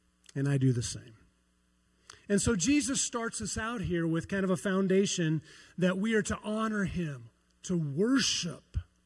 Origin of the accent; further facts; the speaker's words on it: Iowa, United States; I grew up in Iowa. Did anyone else grow up in Iowa? Have you heard of Iowa? It's a great place.